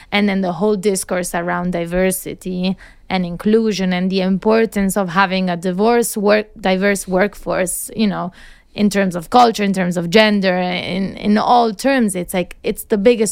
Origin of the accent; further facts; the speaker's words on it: England, United Kingdom; now in United States; when I was coming from England to the US, I did have a UK counselor who was helping me even understand how the process works.